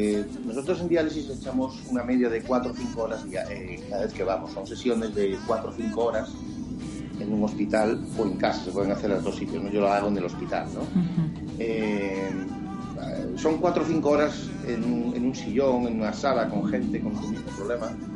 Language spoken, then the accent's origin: Spanish; Cádiz, Andalusia, Spain; no soy gallego, nací en el extranjero por motivo de mis padres eran emigrantes. Y mi madre andaluza, mi padre gallego, y me crié en Cádiz, pero llevo aquí ya más de 25 años